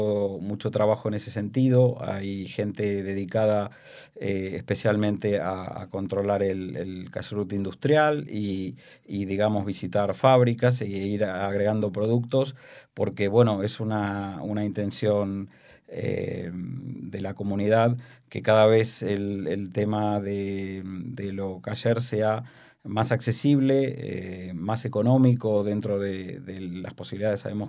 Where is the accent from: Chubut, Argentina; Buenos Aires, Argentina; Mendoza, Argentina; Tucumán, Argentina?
Buenos Aires, Argentina; moved away as an adult; now in Spain; Mira, yo he llegado a España en el año 2002. Uh-huh. Efectivamente, soy argentino, nacido en Buenos Aires.